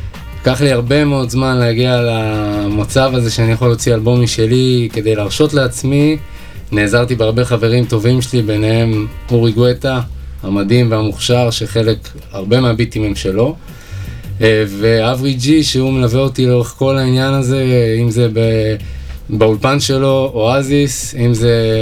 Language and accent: Hebrew; Ra'anana, Central District, Israel; also born or lived in Kfar Saba; now in Tel Aviv, Israel; אני נשוי, בן 37. אני גר בתל אביב כבר איזה 15 שנה. נולדתי בכפר סבא, אחר כך רעננה.